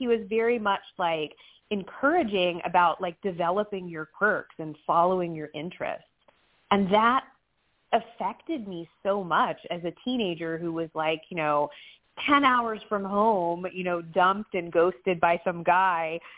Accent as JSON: {"language": "English", "town": "St. Augustine", "region": "Florida", "country": "United States", "tie": "born or raised there", "said": "I grew up in Florida, so like I'm from St. Augustine originally. So for me, like I'm used to an older city, but I'm used to more like Spanish architecture."}